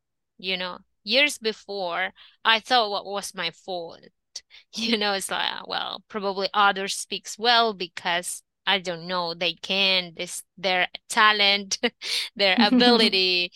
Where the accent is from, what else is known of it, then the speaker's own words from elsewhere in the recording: Nicaragua; I'm from Nicaragua.